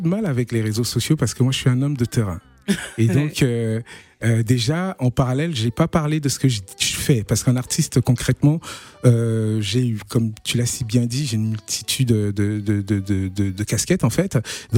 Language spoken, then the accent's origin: French; Cameroon; also born or lived in France; j'ai grandi en partie au Cameroun, en France. Et donc, j'ai cette double, en fait, on va dire, cette double culture qui est plutôt un enrichissement.